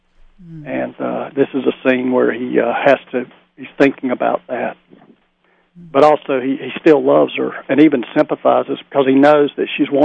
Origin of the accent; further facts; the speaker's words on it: North Carolina, United States; But I think what I found growing up in the North Carolina mountains was that the language can be very beautiful and lyrical at times.